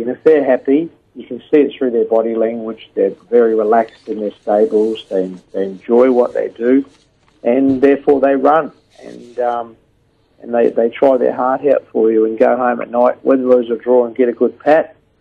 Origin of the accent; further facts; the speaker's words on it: New Zealand; now in Australia; No, it's a great rivalry between Australia and New Zealand. I've been here 17 years now, so sometimes I put the Wallaby caps on as well.